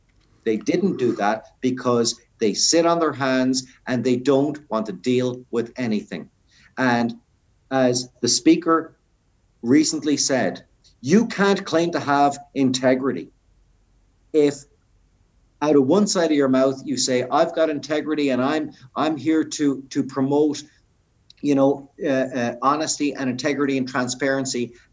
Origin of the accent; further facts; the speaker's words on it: British Columbia, Canada; And me as a British Columbian